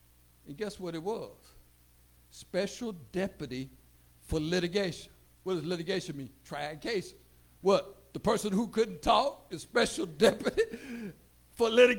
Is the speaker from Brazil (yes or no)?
no; Tennessee, United States; And then I tell them, I'm from Preston Taylor Projects. I tell them, I'm an alumnus of the Kappa Kitten Little League Baseball team.